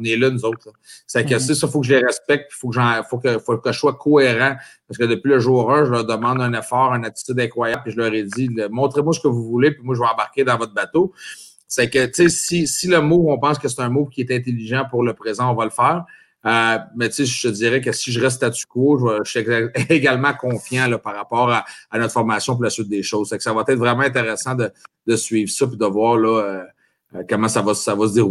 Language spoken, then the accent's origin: French; Mercier, Quebec, Canada; Ben, je viens de Mercier, qui est à Saint-Marc de Bois-là.